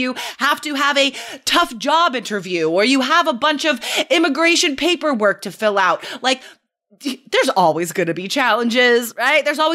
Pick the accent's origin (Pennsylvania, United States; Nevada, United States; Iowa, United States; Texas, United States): Nevada, United States; Carson City; Well, I was born and raised in Carson City, Nevada